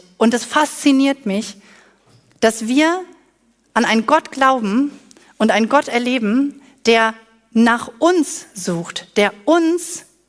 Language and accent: German; Northern Germany, Germany; Weil ich bin ja Norddeutsche und ich weiß, ich verstehe den total.